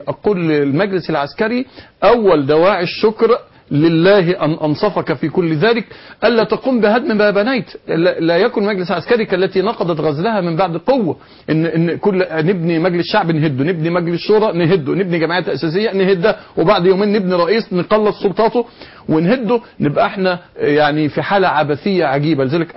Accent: Egypt; كمصريين جميعا

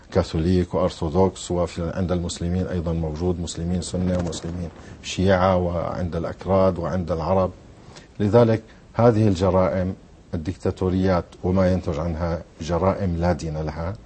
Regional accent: Syria; عندنا في سوريا ثلاثة أديان.

